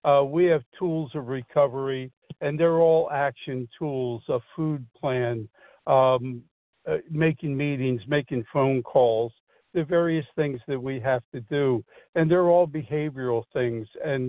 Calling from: New Jersey, United States; Hi, this is … I'm calling from Southern New Jersey.

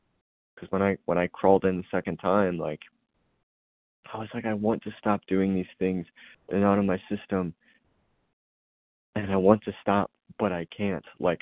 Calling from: Kentucky, United States; I'm from Kentucky.

